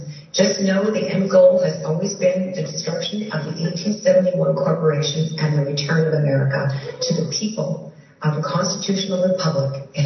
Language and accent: English; Canada; I just want to say I'm Canadian